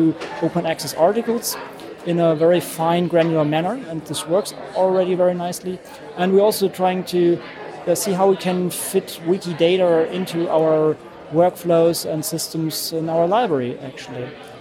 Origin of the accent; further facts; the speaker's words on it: Germany; English is a second language; I'm from Germany.